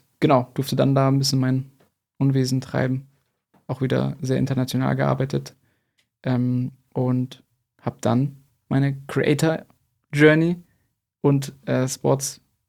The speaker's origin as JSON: {"language": "German", "town": "Munich", "region": "Bavaria", "country": "Germany", "said": "ich komme ja aus München"}